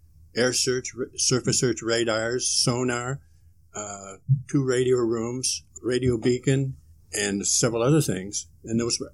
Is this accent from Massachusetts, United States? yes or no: no; Marysville, Kansas, United States; born there; Born in Marysville, Kansas. 50 miles from the center of the 48 states.